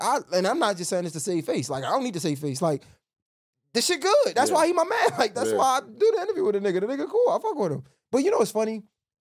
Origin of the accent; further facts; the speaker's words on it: Baltimore, Maryland, United States; I know that because I'm from Baltimore.